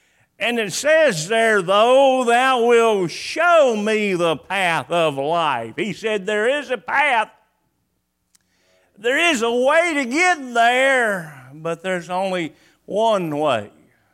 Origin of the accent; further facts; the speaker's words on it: New Bern, North Carolina, United States; born there; I was born in New Bern, North Carolina. Most of the family that we had was around Thomasville and Asheboro.